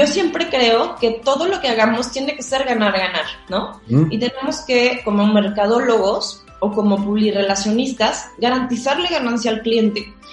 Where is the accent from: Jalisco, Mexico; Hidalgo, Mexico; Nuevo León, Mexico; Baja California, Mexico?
Jalisco, Mexico; Guadalajara; cuando yo crecí en Guadalajara